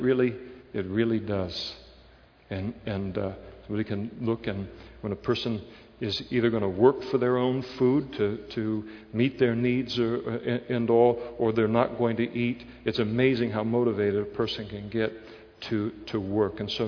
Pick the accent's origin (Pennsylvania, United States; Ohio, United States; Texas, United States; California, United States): California, United States; Napa; I grew up in Napa. Now they call it the Napa Valley. But when I grew up in Napa, the restaurants weren't nearly as expensive. They weren't nearly as nice. We had a Sizzler and stuff like that. Blue collar, absolutely blue collar city.